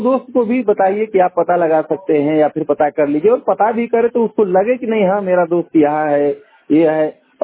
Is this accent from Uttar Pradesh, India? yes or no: yes; Ghazipur, Uttar Pradesh, India; मैं गाजीपुर जनपद का रहने वाला हूँ। मेरी उम्र लगभग 35 वर्ष है।